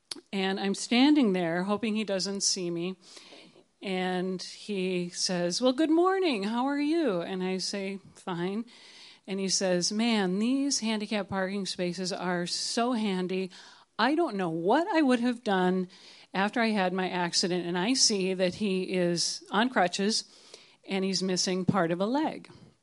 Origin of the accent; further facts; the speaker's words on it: Twin Cities, Minnesota, United States; I'm from the Twin Cities. You have those here, right?